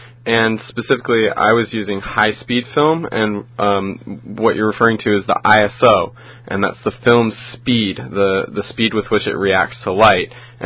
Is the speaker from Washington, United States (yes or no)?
yes; Seattle, Washington, United States; I grew up in Seattle, and still live there.